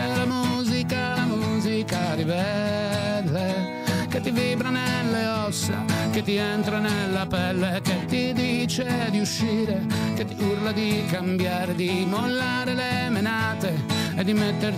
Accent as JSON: {"language": "Italian", "country": "United States", "lives_now": "Rome, Italy", "said": "e il mio italiano somiglia molto, lo so, a quello di Stelio, però io non parlo come Stelio. Io sono un americano che vive a Roma"}